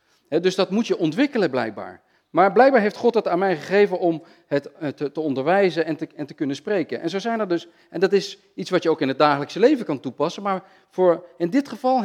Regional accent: North Brabant, Netherlands; ik groeide vroeger op in Brabant. Waar mijn familie, die had daar een groot bos, bezat daar.

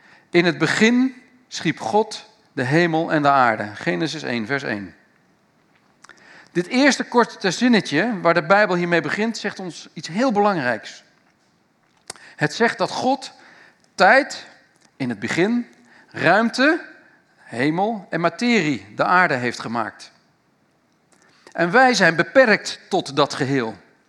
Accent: Ochten, Gelderland, Netherlands; Ik kom uit Ochten, het was nog erger dan Ochten.

